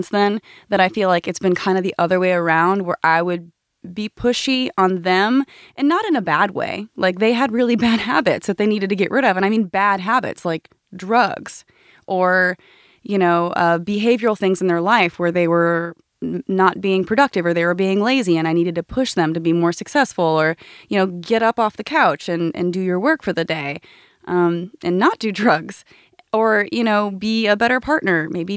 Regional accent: Florida, United States; now in California, United States; I grew up in Florida and now I live in California.

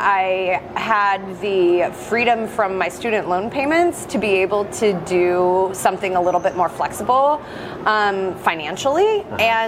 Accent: Atlanta, Georgia, United States; So I grew up in Atlanta, and I wanted to be a horse vet.

